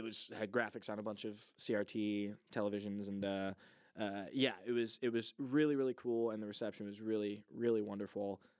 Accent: Chicago, Illinois, United States; now in Bloomington, United States; I grew up in Chicago, Chicagoland area, ended up being a part of the music scene over there as a teenager

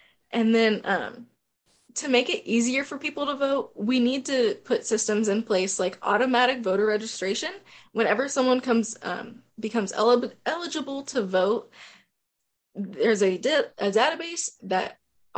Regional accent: Washington, United States; now in Indiana, United States; I'm not originally from Indiana. I'm from Washington State. So I didn't know much about Indiana's voter processes.

